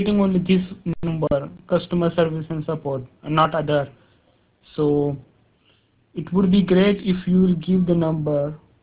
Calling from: India; English is a second language; Hello, it's … I'm calling from India.

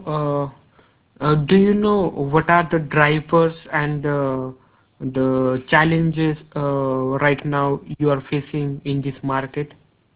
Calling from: India; I'm calling from India

